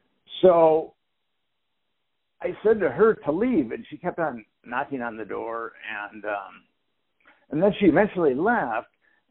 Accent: Minneapolis, Minnesota, United States; I'm from Minneapolis, so I'd fly to Minneapolis

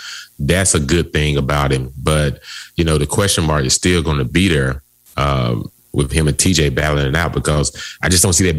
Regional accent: Mississippi, United States; I'm from Mississippi, so I got a chance to be in contact with him.

